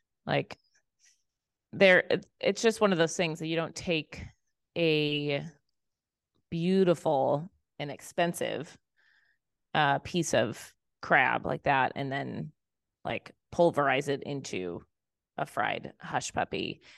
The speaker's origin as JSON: {"language": "English", "region": "Midwest", "country": "United States", "said": "You know, we're from the Midwest. Steak and Shake is, you know, a thing out here"}